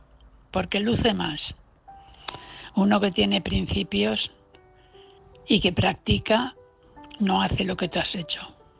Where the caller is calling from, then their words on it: Valencia, Valencian Community, Spain; de Valencia.